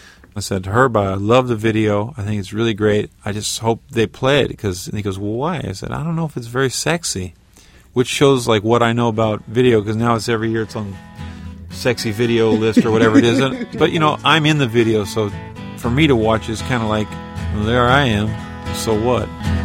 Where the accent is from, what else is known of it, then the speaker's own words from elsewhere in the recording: Stockton, California, United States; I'm from Stockton, California, like a farm town there.